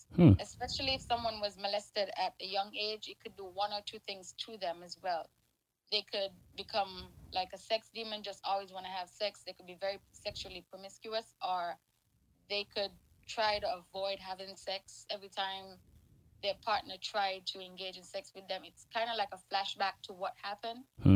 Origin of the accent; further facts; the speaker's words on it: St. Kitts & Nevis; I'm from the Caribbean island, the lovely Caribbean island of St. Kitts and Nevis.